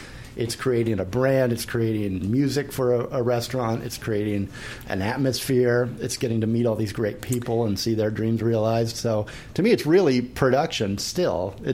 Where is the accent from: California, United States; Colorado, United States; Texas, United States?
California, United States; accent: California mumble; My accent is California mumble.